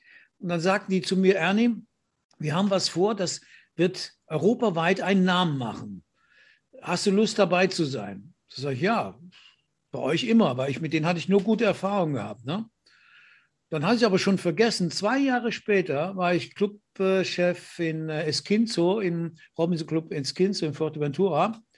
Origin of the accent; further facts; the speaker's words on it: Andernach, Rhineland-Palatinate, Germany; moved away as an adult; Für mich war ja Andernach so schon meine Heimat und meine Welt. Und da dachte ich, du musst raus.